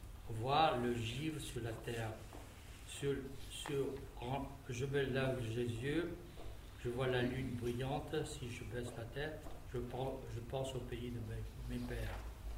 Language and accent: French; Guangdong, China; first language Cantonese; French is a second language; Je dirai d'abord le poème par ma langue maternelle, c'est-à-dire le parler de Canton, région du sud de la Chine.